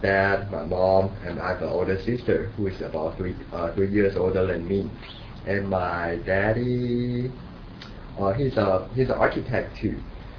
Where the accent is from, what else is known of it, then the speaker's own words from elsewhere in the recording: Taipei, Taiwan; English is a second language; Okay, my hometown. Okay, originally from Taiwan, Taipei